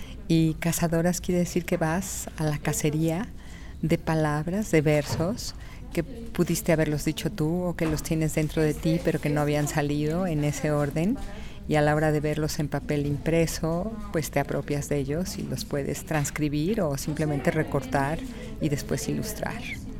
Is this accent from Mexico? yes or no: yes; Mexico City, Mexico; Soy originaria de la Ciudad de México. Ahí vivo, ahí resido, pero gozo de los veranos en este fabuloso valle. Mi pequeña casa, cabina, que comparto con mi pareja, está en el río Frying Pan.